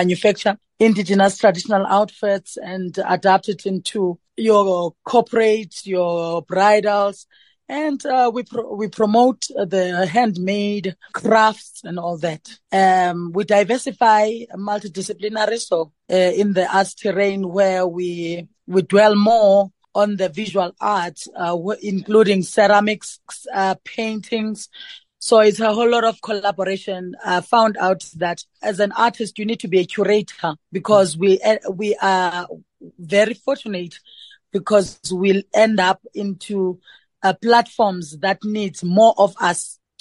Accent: South Africa; being born as a South African in South Africa with rich cultural diversity.

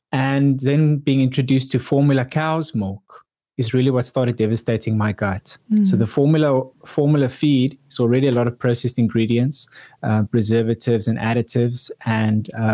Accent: George, Western Cape, South Africa; born there; where I was born here in George

